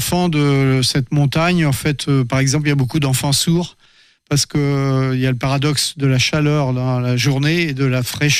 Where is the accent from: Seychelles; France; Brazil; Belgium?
France; il y a une politique d'inclusion scolaire comme chez nous en France